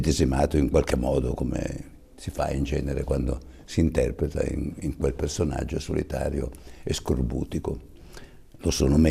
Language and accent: Italian; Novara, Piedmont, Italy; born there; Sono nato a Novara perché mio padre aveva un ristorante a Novara